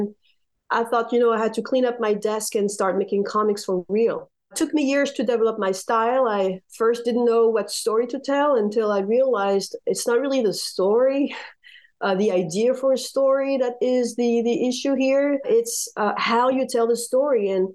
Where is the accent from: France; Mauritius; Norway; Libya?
France; also born or lived in United States; I was born in France, born and raised. I'm currently living in France. I spent a lot of time in the US as a teenager and an adult.